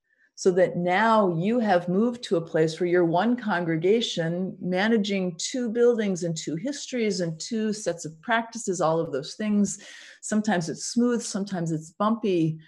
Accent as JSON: {"language": "English", "town": "Chicago", "region": "Illinois", "country": "United States", "tie": "born or raised there", "moved": "as an adult", "said": "I grew up in the Chicago area, and Chicago has good schools, but I decided to come to Boston because I'd never lived on the East Coast, and I fully intended to go back to Chicago, fully intended to go back to the Midwest."}